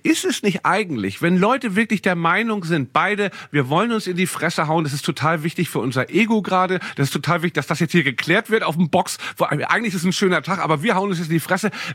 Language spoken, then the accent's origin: German; Hamburg, Germany; Ich bin ja momentan in meiner Heimatstadt in Hamburg.